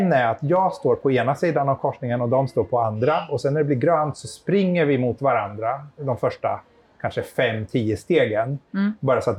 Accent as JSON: {"language": "Swedish", "country": "Sweden", "lives_now": "Japan", "said": "på ena sidan så är Japan så himla annorlunda jämfört med liksom vad vi är vana vid hemma i Sverige"}